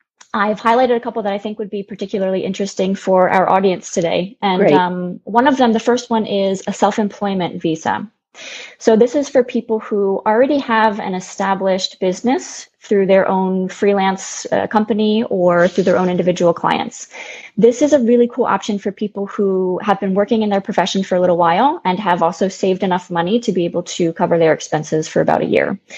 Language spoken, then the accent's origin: English; United States; So as an American, we can be in Spain for 3 months without working.